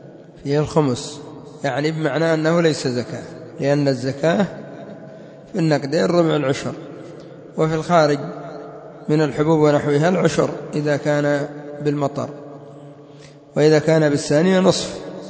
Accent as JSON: {"language": "Arabic", "country": "Yemen", "said": "الصحيح الذي عليه الفتوى عندنا في اليمن عن مشايخنا"}